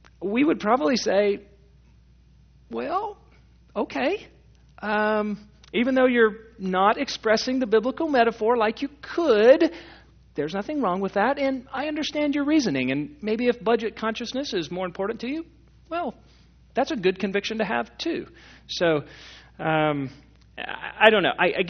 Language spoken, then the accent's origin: English; Texas, United States; I mean, I grew up in Texas, but I live here in Oklahoma.